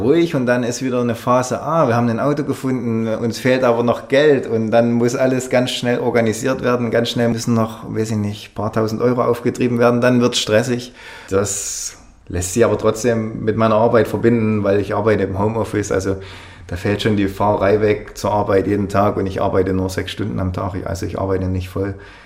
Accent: Saxony, Germany; wie es wäre, das in Sachsen zu machen, weiß ich nicht, in einer Kleinstadt wie Zschopau oder Marienberg, wo ich herkomme.

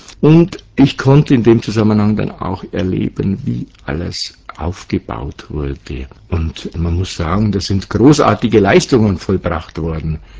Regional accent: Bavaria, Germany; born there; Ich bin im Landkreis Amberg-Sulzbach geboren. Meine Mutter war eine Oberpfälzerin.

